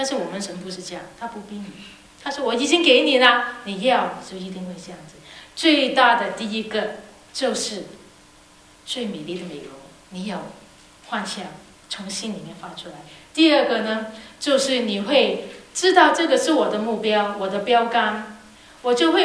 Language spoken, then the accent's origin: Chinese; Hong Kong; 我从小在香港读书，